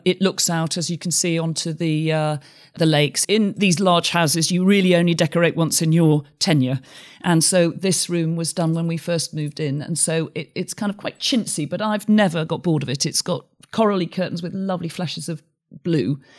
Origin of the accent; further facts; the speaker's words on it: York, Yorkshire and the Humber, United Kingdom; born there; It is, because I'm a York girl by birth. My grandparents were Quaker merchants, and I was born within the sound of York Minster bells.